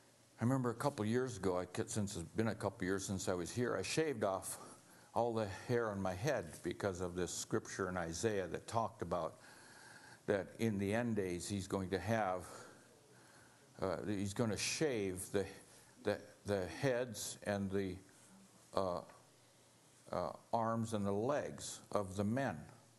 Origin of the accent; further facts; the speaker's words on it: Alaska, United States; most people don't know me. I'm from Alaska, so the word isn't around. There's a short Inuit man who can share stuff with you.